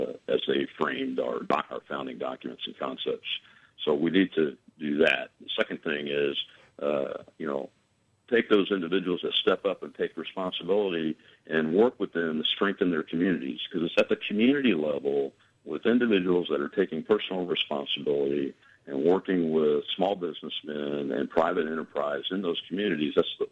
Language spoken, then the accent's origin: English; United States; I am not a Republican first. I'm an American first, and that's why I'm running.